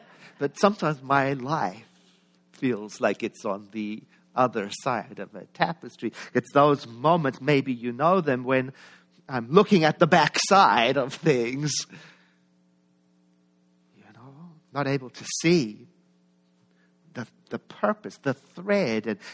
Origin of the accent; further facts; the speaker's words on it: South Africa; we grew up together in South Africa